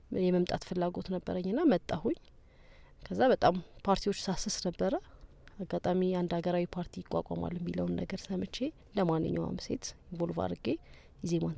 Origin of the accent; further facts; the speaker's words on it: Addis Ababa, Ethiopia; የአዲስ አበባ ልጅ፣ የፒያሳ ልጅ ነኝ። እንደ ማንኛውም የአዲስ አበባ ነዋሪ ነው ያደግኩት።